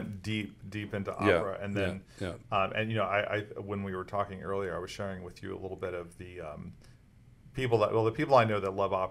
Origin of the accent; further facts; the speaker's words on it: Rochester, New York, United States; because I came down here from New York too, not mm-hmm. New York City, but from Rochester